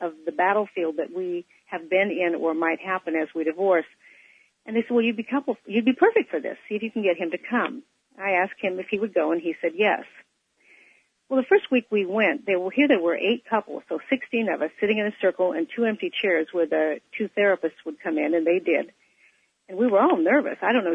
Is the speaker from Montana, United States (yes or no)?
no; Beaverton, Oregon, United States; I grew up in Beaverton, Oregon, and had a high school experience like most young girls dream about